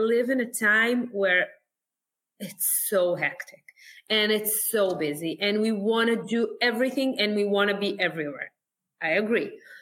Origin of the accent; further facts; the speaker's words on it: Hod HaSharon, Central District, Israel; And I grew up in Hod HaSharon, which is, I don't know if you know this, but in Hod HaSharon, there is not a lot of Olim Chadashim or people that are immigrants.